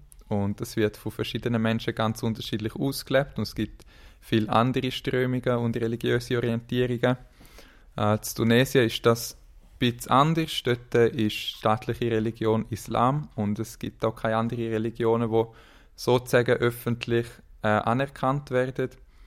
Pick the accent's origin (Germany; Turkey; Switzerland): Switzerland; Grabs, St. Gallen; Ich bin in der Schweiz geboren und auch aufgewachsen, und zwar in der Ostschweiz, in Grabs und Buchsnacher aufgewachsen, das ist im Rheintal.